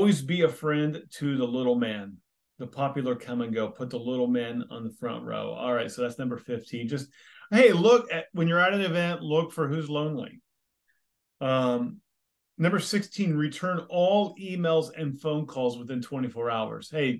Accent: California, United States; Of course, I'm from California and we have moved to the South, the Tuscaloosa, home of the University of Alabama.

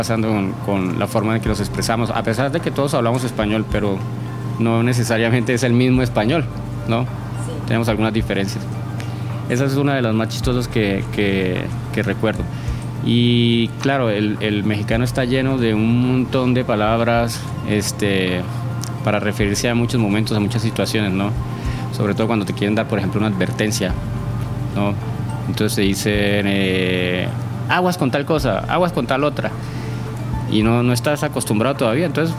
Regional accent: Colombia; soy colombiano y estoy encantado hoy de venir a compartir con ustedes este espacio.

